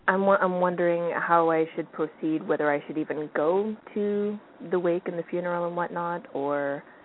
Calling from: Canada

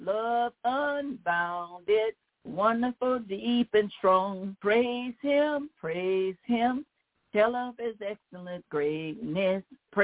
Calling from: Baton Rouge, Louisiana, United States; I'm calling from Baton Rouge, Louisiana.

